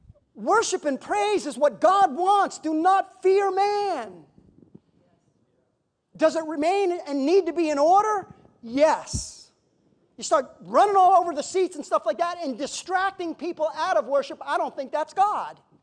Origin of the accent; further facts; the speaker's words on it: Florida, United States; I grew up in Florida, so I knew them.